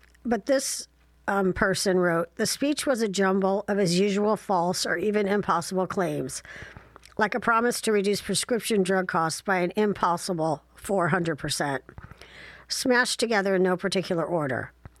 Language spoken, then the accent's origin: English; Midwest, United States; unless you're from the Midwest, and then it's anyways, and I am from the Midwest.